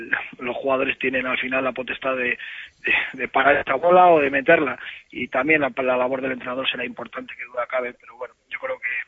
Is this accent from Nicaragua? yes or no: no; Valladolid, Castile and León, Spain; born there; Yo nací aquí en Valladolid, trabajé en Valladolid muy a gusto